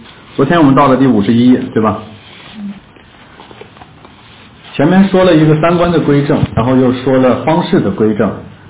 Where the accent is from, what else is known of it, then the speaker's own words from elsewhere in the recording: Shanxi, China; 我小时候在山西矿区长大